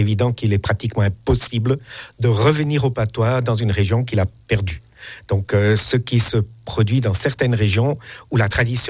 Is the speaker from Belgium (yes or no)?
no; Jura, Switzerland; on l'observe aussi chez nous dans le Jura.